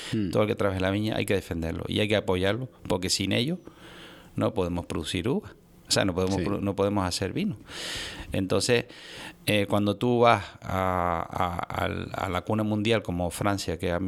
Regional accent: Canary Islands, Spain; mi tierra, soy amante de mi tierra y creo que deberíamos de apoyar un poco más el sector del vino

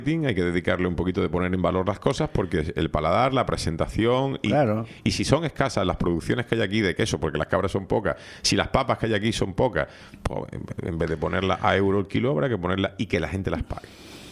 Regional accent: Canary Islands, Spain; como pueblo canario

